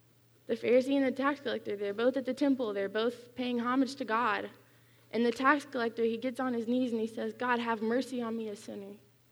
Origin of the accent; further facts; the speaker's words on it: Louisiana, United States; I'm originally from Louisiana